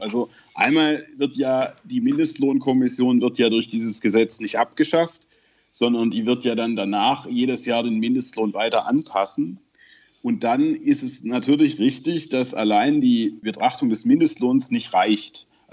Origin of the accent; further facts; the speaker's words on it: Tübingen, Baden-Württemberg, Germany; Ich selber bin aus Tübingen. Das ist eine der teuersten Städte Deutschlands.